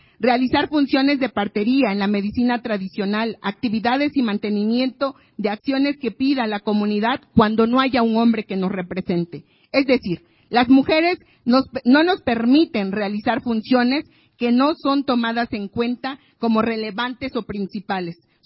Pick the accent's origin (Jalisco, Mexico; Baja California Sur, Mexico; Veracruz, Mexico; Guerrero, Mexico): Guerrero, Mexico; Xcuapí; Soy originaria de una comunidad indígena Mepa en la montaña de Guerrero. Mi pueblo se llama Xcuapí, porque ese es un nombre original en la lengua materna.